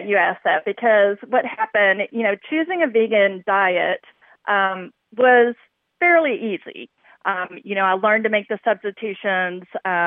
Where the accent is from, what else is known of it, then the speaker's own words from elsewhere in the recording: Dallas, Texas, United States; I grew up right here in Dallas